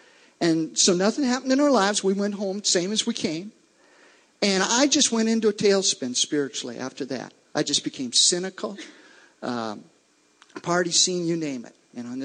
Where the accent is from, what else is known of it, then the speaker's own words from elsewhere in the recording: Crosby-Ironton, Minnesota, United States; I grew up actually in Crosby, Ironton. Anybody ever been to Crosby, Ironton? Okay, it's a small little town, about 2,000 people.